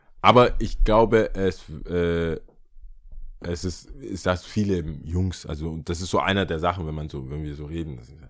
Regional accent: Stuttgart, Baden-Württemberg, Germany; aber wir sind halt Stuttgarter

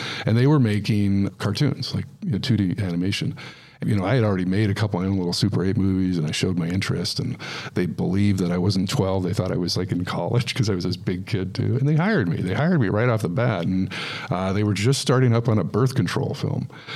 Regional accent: Canada; I'm Canadian.

